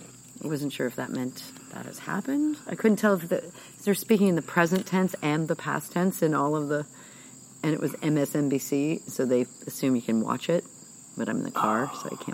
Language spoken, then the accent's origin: English; Manhattan, New York, United States; also born or lived in Brooklyn; I did grow up in Manhattan, so I'm a New Yorker.